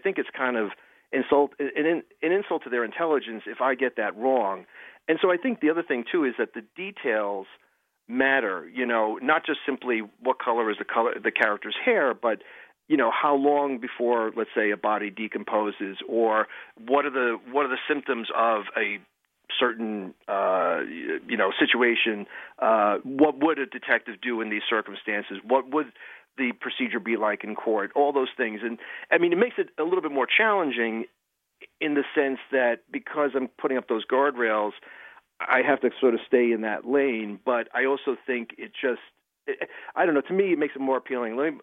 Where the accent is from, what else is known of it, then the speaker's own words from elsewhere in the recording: New York City, New York, United States; I grew up in the Bronx, and I knew from a very young age I wanted to cover news